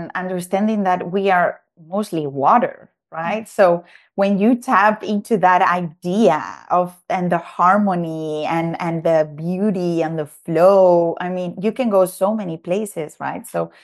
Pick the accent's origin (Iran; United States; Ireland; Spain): Spain; Balearic Islands; I obviously I'm from Mallorca.